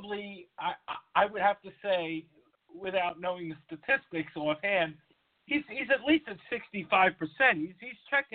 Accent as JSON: {"language": "English", "region": "New York", "country": "United States", "said": "I'm going to be honest with you from being a New Yorker."}